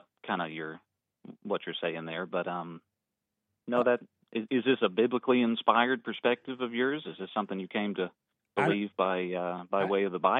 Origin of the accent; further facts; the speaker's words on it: Alabama, United States; born there; I was born in Alabama, so since 1996.